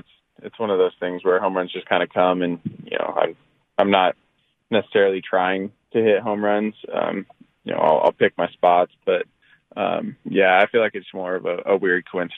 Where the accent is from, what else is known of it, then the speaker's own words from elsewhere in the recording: West Covina, California, United States; West Covina, California.